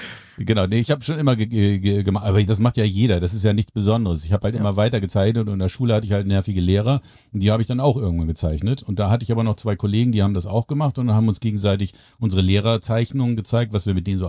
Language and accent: German; Hamburg, Germany; ich komme aus Hamburg und ich bin Zeichner.